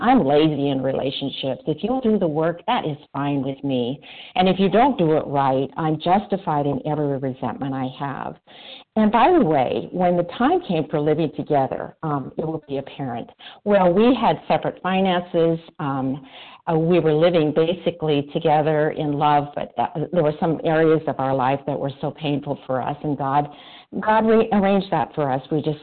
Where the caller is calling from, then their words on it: Montana, United States; I'm calling from Montana.